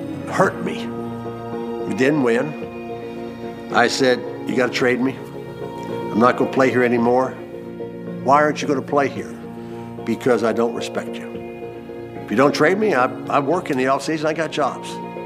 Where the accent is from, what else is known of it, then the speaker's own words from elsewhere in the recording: Atlanta, Georgia, United States; He ends up getting the job, of all places, my hometown, the Atlanta Falcons.